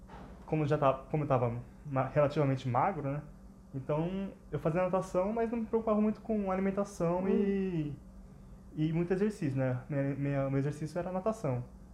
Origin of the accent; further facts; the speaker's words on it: Guarulhos, São Paulo, Brazil; É, eu sou de Guarulhos.